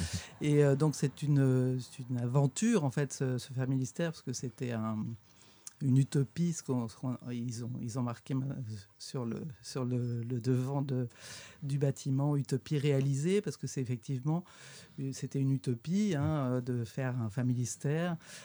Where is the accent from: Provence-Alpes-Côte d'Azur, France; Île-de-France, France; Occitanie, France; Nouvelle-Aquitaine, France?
Île-de-France, France; Paris; moi je suis parisienne, donc j'ai plutôt une enfance